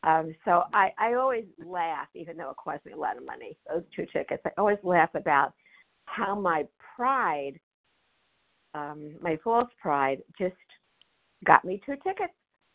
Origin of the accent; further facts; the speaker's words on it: Florida, United States; I'm from Florida, but temporarily now calling from New York.